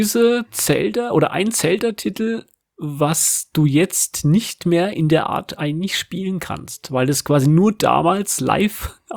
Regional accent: Bavaria, Germany; Und dann gab es noch ein bisschen Bayerischer Rundfunk, also da, wo ich aufgewachsen bin.

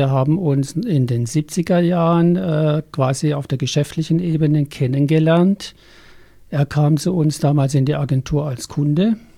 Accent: Pforzheim, Baden-Württemberg, Germany; born there; now in Eisingen, Germany; Ja, also ich bin 1954 in Pforzheim geboren, habe 3 Kinder, wohne in Eisingen

